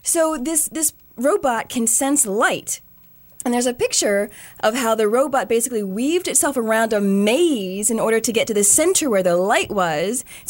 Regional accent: the South, United States; I'm from the South.

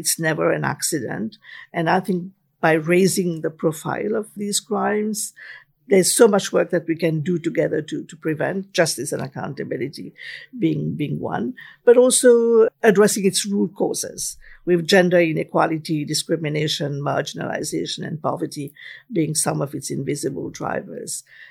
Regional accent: Mauritius; In my home country, Mauritius.

